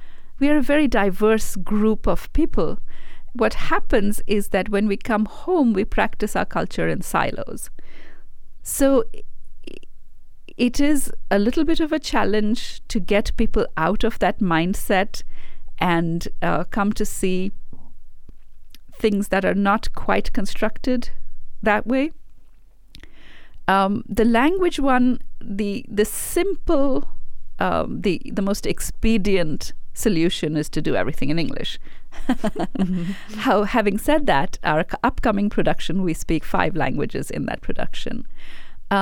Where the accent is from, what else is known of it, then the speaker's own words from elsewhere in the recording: India; moved away; When I was growing up in India, we were doing Western theater a lot.